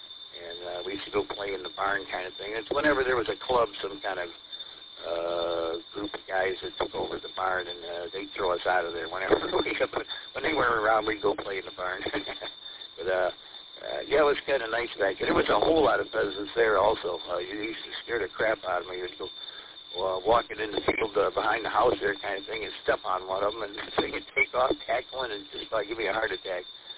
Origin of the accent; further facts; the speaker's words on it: Roseville, Michigan, United States; I grew up in Roseville there. Right down the road from what's now the Macomb Mall, or was.